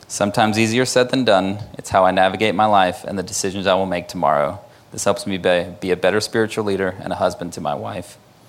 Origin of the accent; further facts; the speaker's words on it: United Kingdom; I'm actually British, and we don't talk about our feelings or money to anybody.